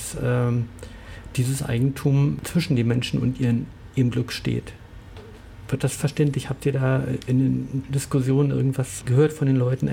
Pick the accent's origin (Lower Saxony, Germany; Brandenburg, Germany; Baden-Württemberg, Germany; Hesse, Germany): Brandenburg, Germany; Also ich komme aus Brandenburg und also diese Zahlen kenne ich nicht